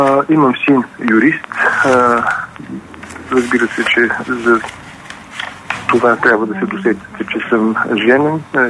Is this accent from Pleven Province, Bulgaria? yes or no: no; Sofia, Sofia City, Bulgaria; born there; За себе си, роден съм в София, 1957 година.